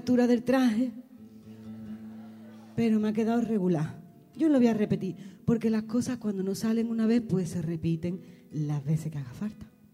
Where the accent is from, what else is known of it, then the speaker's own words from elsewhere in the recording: Utrera, Andalusia, Spain; un viaje a los rincones del sur, a mi tierra, a Andalucía, a Utrera